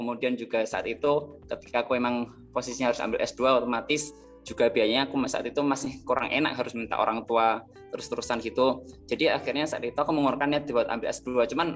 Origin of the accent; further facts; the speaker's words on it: Klaten, Central Java, Indonesia; Aku asli Klaten ya, asli Klaten, dan lahir di keluarga pedagang dan petani. Jadi orang tua aku tuh pedagang dan petani di keluarga besar.